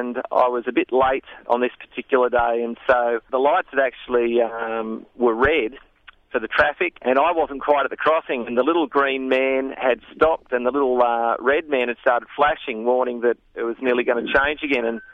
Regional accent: Sydney, New South Wales, Australia; I had a fantastic childhood growing up in Sydney suburbs.

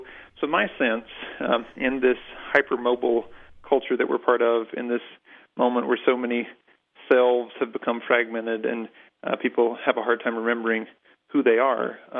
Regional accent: Southern United States, United States; In some ways, I grew up in a community like this. I'm from the American South. We were a farming, sort of a dying farming community where I grew up

